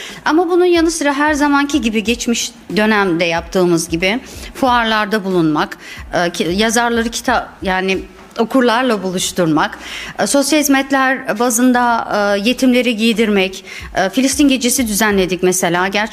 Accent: Nevşehir, Turkey; Kendim Nevşehirliyim. 52 yaşındayım, evliyim

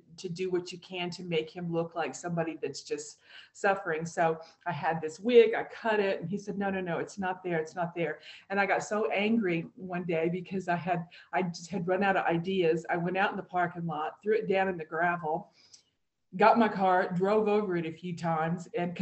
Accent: the South, United States; that part of the country, I said, I'm familiar with, because I'm from the South.

